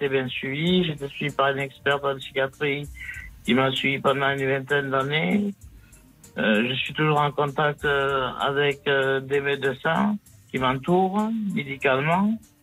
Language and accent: French; Southern France, France; accent: Midi; Je suis originaire du Midi de la France. J'ai l'accent du Midi.